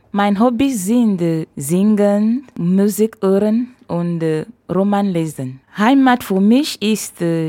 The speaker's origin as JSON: {"language": "German", "country": "Cameroon", "first_language": "Ewondo", "second_language": "German", "moved": "as an adult", "lives_now": "Potsdam, Germany", "said": "Ich komme aus Kamerun. In Potsdam lebe ich seit 11 Monaten. Von Beruf bin ich Schneiderin. Meine Muttersprachen sind Ewondo und Fele."}